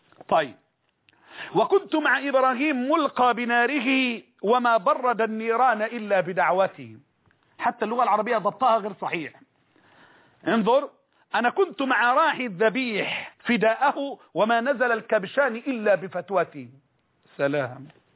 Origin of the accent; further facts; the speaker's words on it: Egypt; عندنا في مصر بالله في مصر الطيبة المباركة اللي مليئة بالعلم